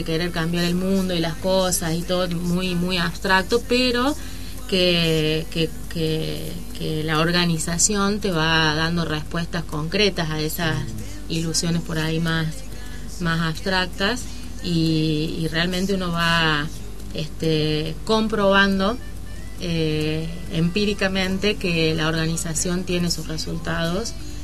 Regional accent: La Rioja, Argentina; now in Córdoba, Argentina; Así es, soy riojana, de madre cordobesa y familia cordobesa por el lado materno.

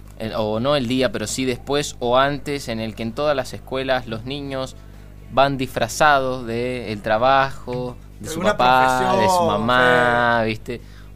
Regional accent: Argentina; para nosotros como argentinos

